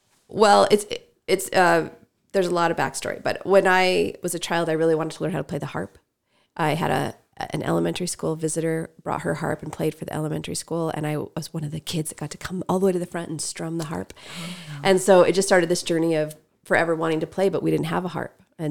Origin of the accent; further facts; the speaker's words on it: Boise, Idaho, United States; I grew up here in Boise. I'm a Bora Lion.